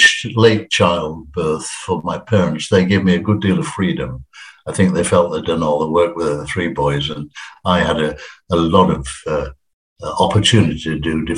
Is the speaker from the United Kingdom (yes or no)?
yes; Yorkshire and the Humber, United Kingdom; moved away as an adult; I then got a full-time job with the union in London when I was 21. I moved from Yorkshire down to London.